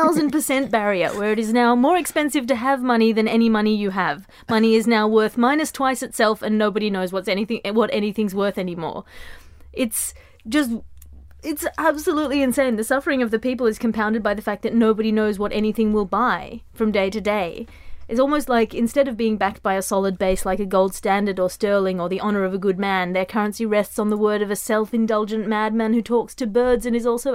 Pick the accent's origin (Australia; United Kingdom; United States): Australia; I come from Australia, Andy.